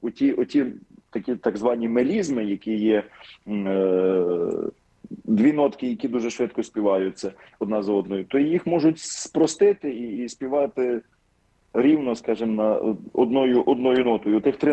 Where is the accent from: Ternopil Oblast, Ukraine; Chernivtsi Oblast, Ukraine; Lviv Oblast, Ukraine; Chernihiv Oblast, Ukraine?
Ternopil Oblast, Ukraine; бо я родом з Тернопільщини, тому все життя до семінарії співав галицькі гласи